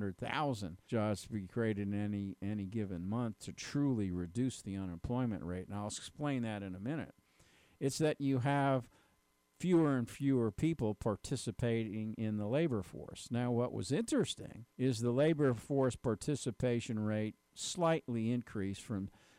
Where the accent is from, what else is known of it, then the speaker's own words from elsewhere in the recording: East Coast, United States; now in Dallas, United States; even though I am from the East Coast originally, I don't have much practice